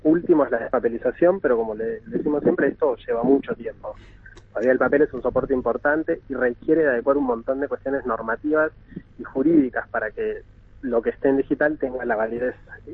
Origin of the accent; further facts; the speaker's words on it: Río Negro, Argentina; Yo soy de Río Negro, trabajé acá, me eduqué acá, como que no fue muy difícil la decisión.